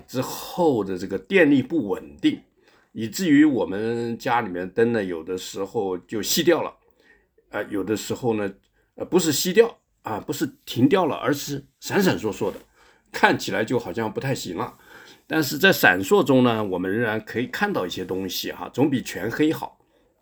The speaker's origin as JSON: {"language": "Chinese", "country": "Taiwan", "said": "还有我从台湾来的哈"}